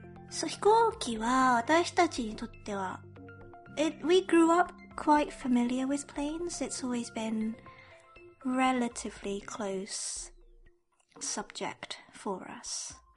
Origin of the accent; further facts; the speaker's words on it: England, United Kingdom; also born or lived in Japan; now in London, United Kingdom; 日本生まれイギリス育ちの私たちがロンドンからお送りする日本語とイギリス英語のごちゃ混ぜ双子トークです。